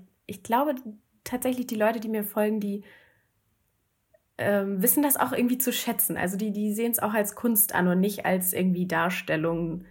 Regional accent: Lower Saxony, Germany; Ich bin 24, ich komme aus der Nähe von Hannover.

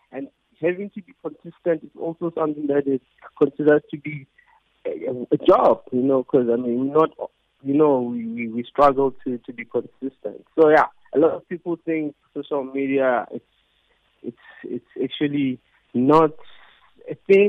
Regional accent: Venda, Limpopo, South Africa; now in Gauteng, South Africa; It's a vendor name. I'm a vendor. I was raised in Venda. I just came here in Gauteng just to hustle.

